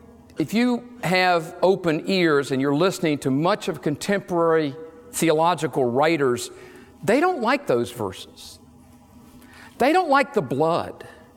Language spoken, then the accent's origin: English; North Carolina, United States; I grew up in North Carolina, and my late mom would sometimes use that word in a kind of southern way.